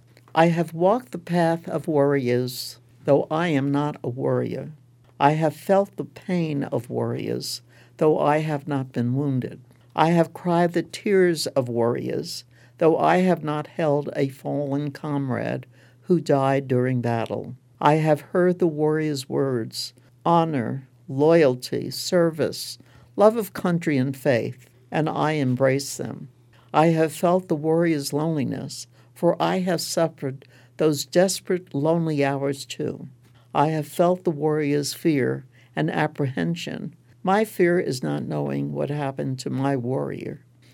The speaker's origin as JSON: {"language": "English", "town": "Brooklyn", "region": "New York", "country": "United States", "said": "I'm a girl from Brooklyn, New York."}